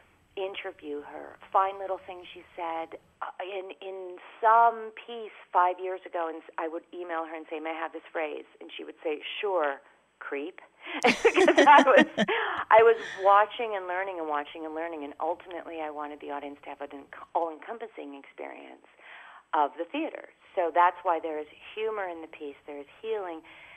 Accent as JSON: {"language": "English", "country": "Canada", "said": "Now, as a Canadian middle child, I felt a huge responsibility for that."}